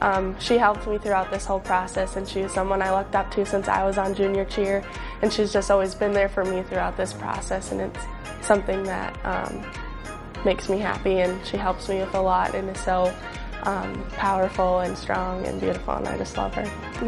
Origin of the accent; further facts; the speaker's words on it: Fertile, Minnesota, United States; from Fertile, Minnesota, and this is my rookie season.